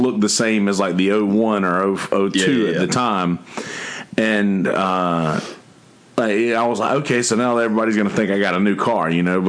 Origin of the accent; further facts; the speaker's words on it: Bennettsville, South Carolina, United States; Bennettsville, South Carolina.